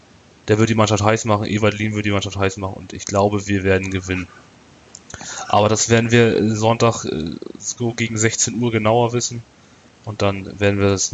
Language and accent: German; Lübeck, Schleswig-Holstein, Germany; ich komme aus Lübeck selber, hier in Lübeck haben wir mit dem VfB Lübeck auch einen Verein